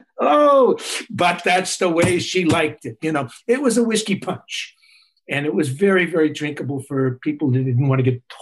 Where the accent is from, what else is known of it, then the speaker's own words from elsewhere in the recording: New York City, New York, United States; you know, I'm a New Yorker.